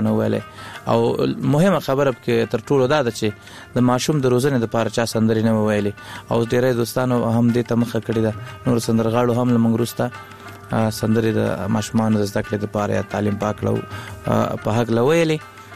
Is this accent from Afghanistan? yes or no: yes; Kunduz, Afghanistan; also born or lived in Laghman; اصلا د لغمان ولایت یو بیا تلی کندوز ته د ناقلونو په دوره کې